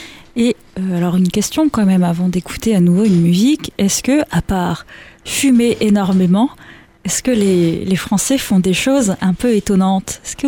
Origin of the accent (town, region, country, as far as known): France